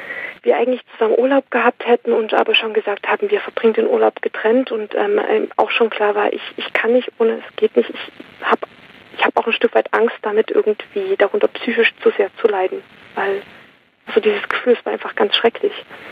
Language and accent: German; Saxony, Germany; born there; ich bin in Sachsen geboren